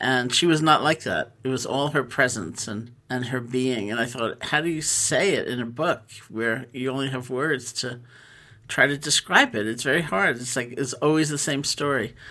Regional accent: New York City, New York, United States; I grew up in New York City, and my parents got a divorce when I was 4.

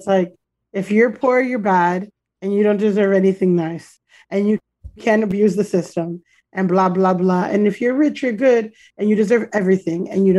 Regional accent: Florida, United States; I grew up in Florida and a lot of my friends were young mothers

